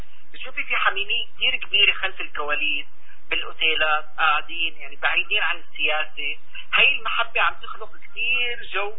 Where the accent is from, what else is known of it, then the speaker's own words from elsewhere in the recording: Syria; نحن كدراما سوري ونجوم سوريين